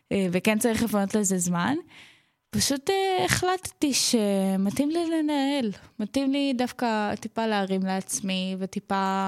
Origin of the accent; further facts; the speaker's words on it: Nof HaGalil, Northern District, Israel; הגעתי מעיר שנקראת נוף הגליל, שזה בעצם נצרת עילית, שנולדת השם. זה נמצא בצפון